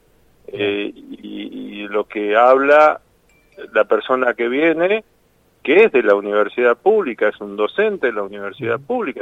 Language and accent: Spanish; Buenos Aires, Argentina; yo viniendo de un pueblo donde no había, en esa época no estaba ni Naunova ni nada, porque soy de cerca de Pergamino